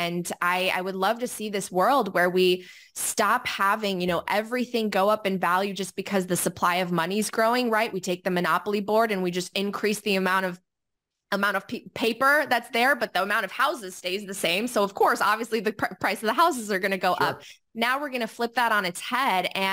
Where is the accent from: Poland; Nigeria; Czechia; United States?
Poland; I'm from Eastern Europe. My family has helped my family back in Poland.